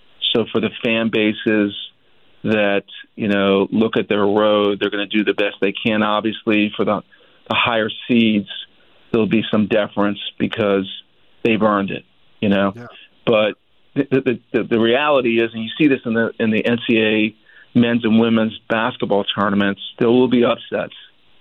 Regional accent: Miami, Florida, United States; when I grew up in Miami and I went to the University of Florida

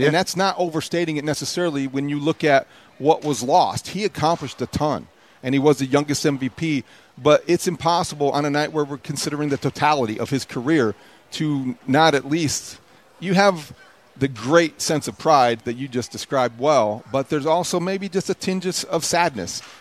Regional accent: Indiana, United States; now in Chicago, United States; I'm from Indiana. Yeah. I'm from small town Indiana. I worked in South Bend and I came here.

